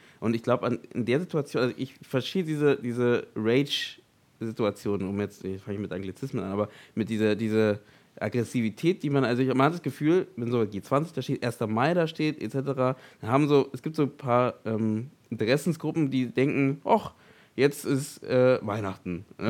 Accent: Berlin, Germany; Ich als Berliner. Weit weg von Hamburg.

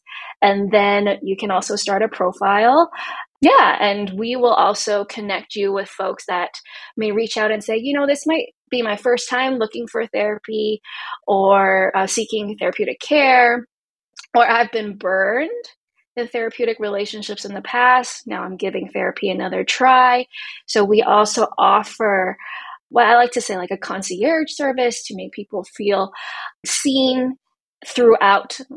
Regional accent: Hong Kong; Co is a gender neutral pronoun from my native language. I'm a Hong Konger, many things, as we all are.

